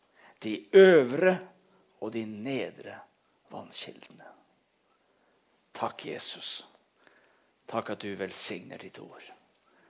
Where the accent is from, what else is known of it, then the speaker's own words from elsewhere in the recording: Sarpsborg, Østfold, Norway; At jeg som sarping holdt min første preken der nede.